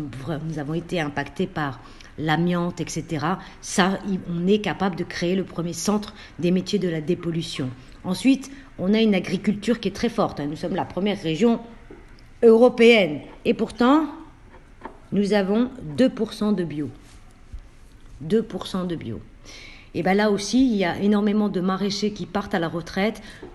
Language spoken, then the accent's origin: French; Roubaix, Hauts-de-France, France; born there; comme dans ma ville où je suis née à Roubaix. C'est un bassin de vie de 100 000 habitants et il n'y a plus de personnel dans la gare.